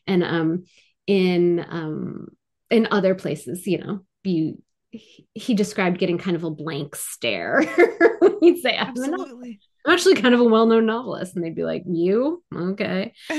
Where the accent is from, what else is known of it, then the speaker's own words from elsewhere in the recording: Highland Park, Illinois, United States; also born or lived in Evanston; now in Chicago, United States; Yeah, I grew up, I was born in Evanston. I grew up in Highland Park.